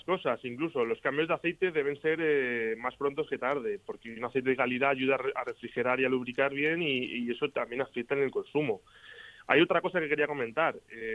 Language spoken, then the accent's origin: Spanish; Brunete, Community of Madrid, Spain; now in Villanueva de la Cañada, Spain; yo soy de diferentes sitios. Yo nací en Madrid, me crié en Brunete, que mando saludos a mis padres que están allí, y yo vivo desde hace ya unos cuantos años en Villanueva de la Cañada.